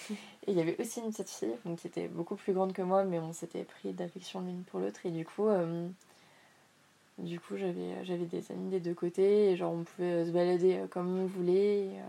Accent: Bordeaux, Nouvelle-Aquitaine, France; born there; also born or lived in Paris suburbs; Je suis née à Bordeaux. Mes parents étaient étudiants à l'époque. Du coup, on y restait à peu près un an, je crois. Ensuite, on a déménagé en banlieue parisienne.

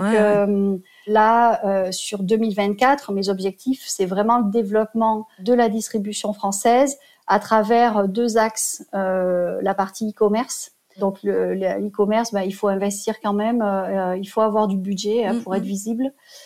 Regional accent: Réunion, France; mais par exemple mon Siret me localise ici à la Réunion.

